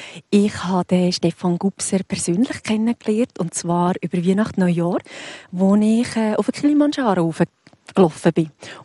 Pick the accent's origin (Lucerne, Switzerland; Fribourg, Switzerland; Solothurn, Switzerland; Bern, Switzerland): Lucerne, Switzerland; Luzern, meine Heimatstadt. Ich arbeite in Luzern. Ich bin dort aufgewachsen.